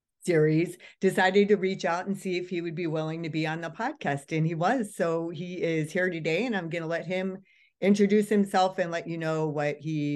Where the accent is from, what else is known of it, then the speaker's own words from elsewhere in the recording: Youngstown, Ohio, United States; anybody from the north side of Youngstown listening to the episode is going to know him too. So I grew up on Selma Avenue and his family grew up behind us on Fifth Avenue